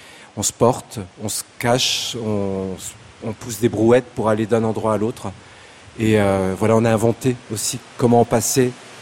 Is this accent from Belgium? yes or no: no; France; born there; je suis né en France